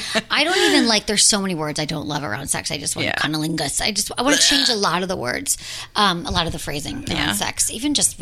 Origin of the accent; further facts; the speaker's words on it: Michigan, United States; accent: Michigan; or how could, pot with my Michigan accent.